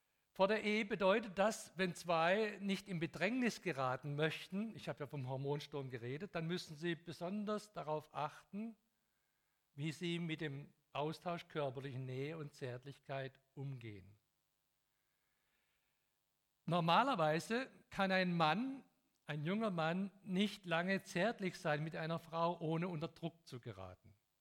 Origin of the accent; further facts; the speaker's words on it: Hungary; Und wir machen das oft so, dass ich komme aus Ungarn